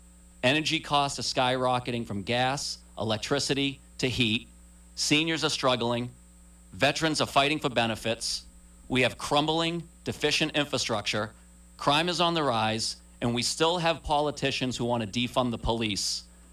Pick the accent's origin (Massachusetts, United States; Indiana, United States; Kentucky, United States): Massachusetts, United States; Taunton; now in Plymouth, United States; a lifelong resident of southeastern Massachusetts has given me firsthand knowledge of this district. Growing up in Taunton, then enlisted in the Marine Corps at 17, and upon my return home, moved to Plymouth, where I have been a resident for over 20 years.